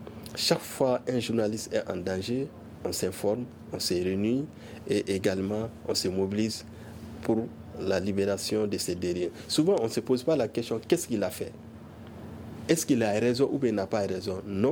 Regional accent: Mali; nous sommes aussi des Maliens, nous mesurons la situation et nous nous conformons également au contexte.

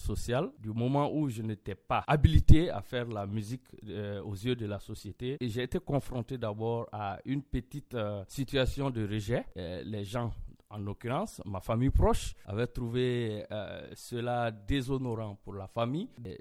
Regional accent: Tominian, Ségou, Mali; Je suis né et grandi à Tominia.

